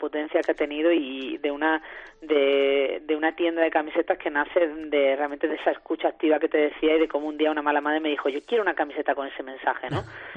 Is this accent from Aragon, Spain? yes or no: no; Málaga, Andalusia, Spain; inauguramos la gira del Malas Madres on Tour en mi querida Málaga, mi tierra